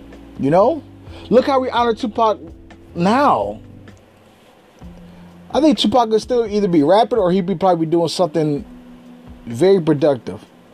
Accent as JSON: {"language": "English", "town": "Akron", "region": "Ohio", "country": "United States", "said": "I didn't really know about them because I'm from Akron, Ohio."}